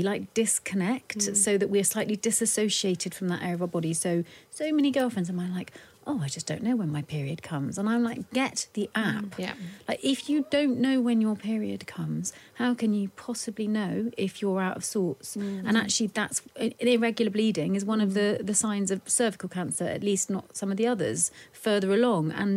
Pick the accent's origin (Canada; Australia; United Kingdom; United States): United Kingdom; I imagine it might be a bit to do with being British.